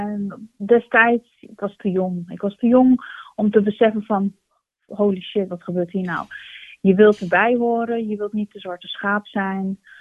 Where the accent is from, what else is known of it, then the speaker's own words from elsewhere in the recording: Netherlands; also born or lived in Turkey; Ik was een heel jong meisje. Ik ben opgegroeid hier in Nederland. Ik ben geboren in Turkije. Ik ben Turks.